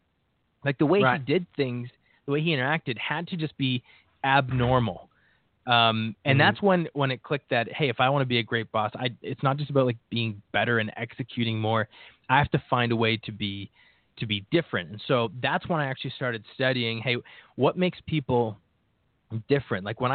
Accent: Ontario, Canada; I had just moved out to Alberta. I'm from Ontario originally.

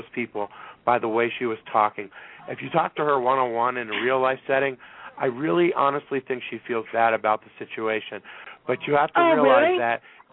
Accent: Baltimore, Maryland, United States; I grew up in Baltimore, okay?

